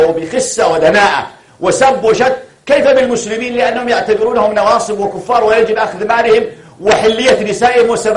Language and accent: Arabic; Yemen